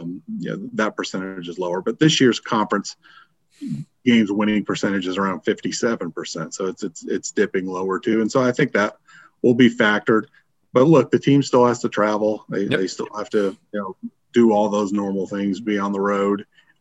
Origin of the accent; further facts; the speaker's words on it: Germany; moved away; growing up in Germany and just watching that tournament, and watching the national championship in the middle of the night because of the time difference there.